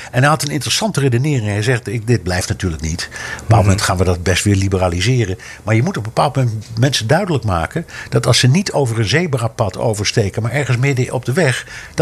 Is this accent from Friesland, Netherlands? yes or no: no; Amsterdam, North Holland, Netherlands; Ik ben opgegroeid in Amsterdam, vlakbij de Pijp.